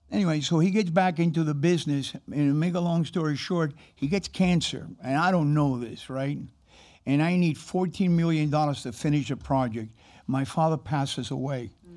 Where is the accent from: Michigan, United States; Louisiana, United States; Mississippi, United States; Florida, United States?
Florida, United States; Miami; born or raised there; also born or lived in Havana